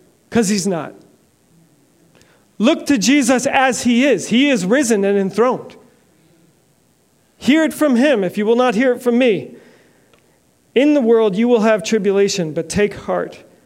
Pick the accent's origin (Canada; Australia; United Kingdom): Canada; now in United States; I am an American, a Canadian-American immigrant.